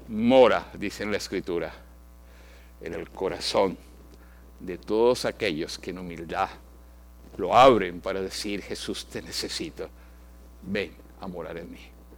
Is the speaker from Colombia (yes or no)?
yes; Colombia; Yo estudiaba en la Universidad de los Andes, en mi país, en Colombia